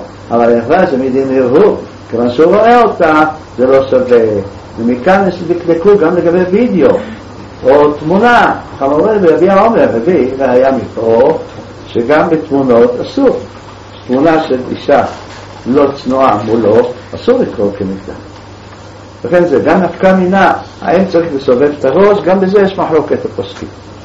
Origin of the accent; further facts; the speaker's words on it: Jerusalem, Jerusalem District, Israel; בירושלים, כולם, אנחנו כאן גדלנו, לפני 40 שנה